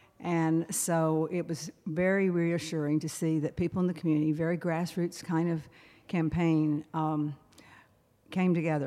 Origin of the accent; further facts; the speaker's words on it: Longview, Texas, United States; I grew up in the piney woods of East Texas in Longview.